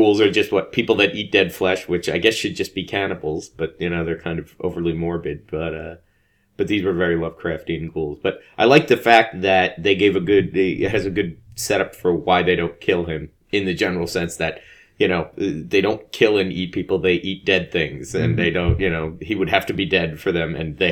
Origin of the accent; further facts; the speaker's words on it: New Jersey, United States; Hey, yeah. I'm from New Jersey.